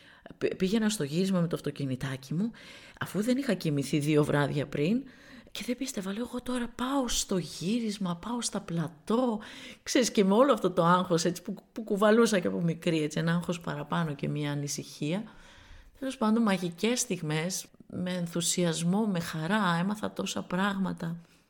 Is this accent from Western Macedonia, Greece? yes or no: no; Thessaloniki, Central Macedonia, Greece; now in Athens, Greece; Δηλαδή όταν έφυγα από τη Θεσσαλονίκη να πάω στην Αθήνα να γίνω ηθοποιός, άκουσα και διάφορα